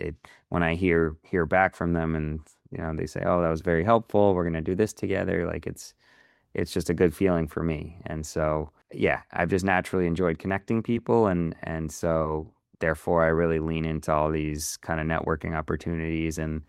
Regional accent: Boston, Massachusetts, United States; also born or lived in Florida; So we were raised, my whole family was based in Boston and in Cambridge, actually.

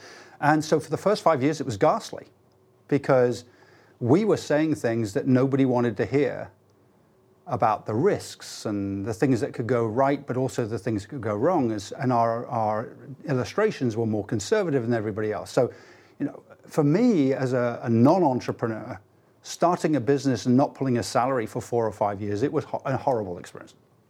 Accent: United Kingdom; Grew up in the UK. Yeah. I always answer people with no fixed abode

